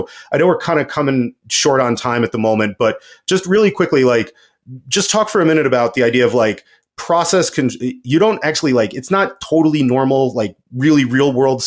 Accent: Westwood, New Jersey, United States; 100-plus-year-old bagel recipe from a place that we grew up outside in Westwood, New Jersey

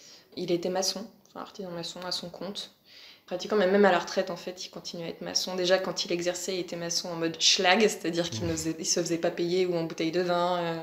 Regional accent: Beaufort, Bourgogne-Franche-Comté, France; moved away as an adult; Alors, je suis une jurassienne, une pure jurassienne. Donc, je suis née dans le Jura et j'ai grandi dans le Jura jusqu'à mes 18 ans. Le nom du village où j'ai grandi, c'est Beaufort.

